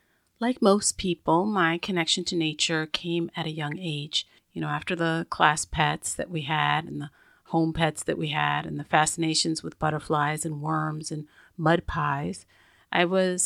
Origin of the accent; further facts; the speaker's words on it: Manhattan, New York, United States; accent: New York; I'm about as city girl as you can get. Born and raised in Manhattan, I'm sure you hear my New York accent.